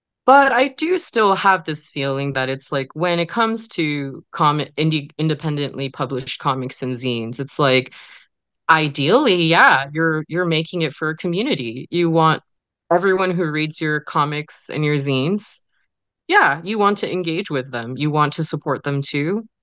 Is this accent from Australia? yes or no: no; California, United States; I grew up in the Bay Area